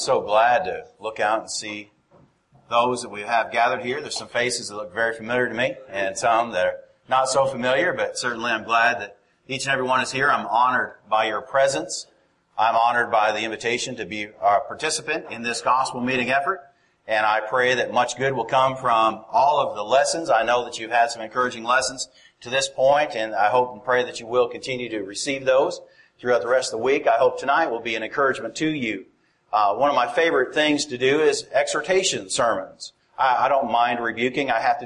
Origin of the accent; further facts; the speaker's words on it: Canada; now in United States; I am living currently in Tennessee. I love it. But I am originally from Canada.